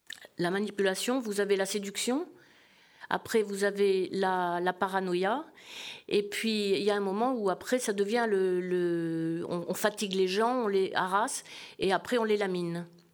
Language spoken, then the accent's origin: French; Bordeaux, Nouvelle-Aquitaine, France; moi, je suis bordelaise. Une partie de ma famille est bordelaise, une autre, mon papa était poitevin. Ils se sont rencontrés, mes parents se sont rencontrés en Agenais après-guerre.